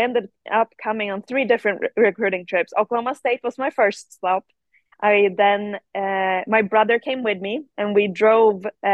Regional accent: Sweden; growing up in Sweden, you know, golf is an individual sport the whole way. We don't play necessarily as a team in high school or anything.

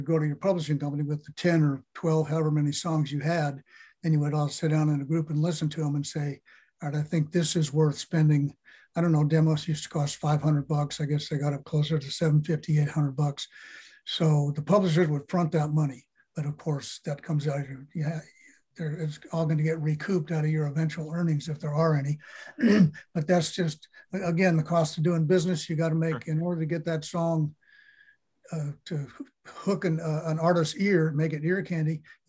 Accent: California, United States; but my voice is not really that country. I came from California

